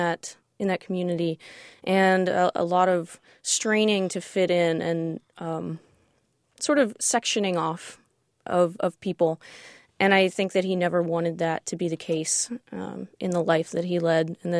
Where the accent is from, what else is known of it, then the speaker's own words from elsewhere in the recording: West Virginia, United States; No, I grew up in West Virginia.